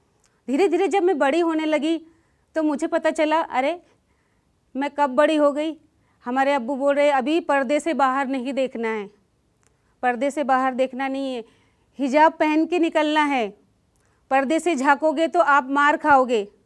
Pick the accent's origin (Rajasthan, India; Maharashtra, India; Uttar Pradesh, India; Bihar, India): Uttar Pradesh, India; born there; मेरा जन्म 1982 में उत्तर प्रदेश में हुआ था।